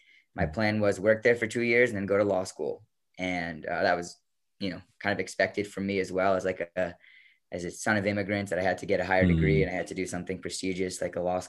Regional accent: New Jersey, United States; And I'm from outside Philly. I'm from the Garden State, yet we don't have many farms in the part of Jersey that I'm from.

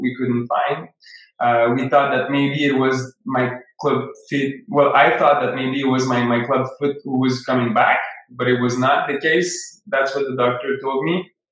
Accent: Quebec, Canada; I grew up in Quebec. So it was in a small village close to a river and near some fields also, so pretty much surrounded with nature. Now I'm in Montreal because I moved to the city for school a few years ago, but I'm from the river and the fields.

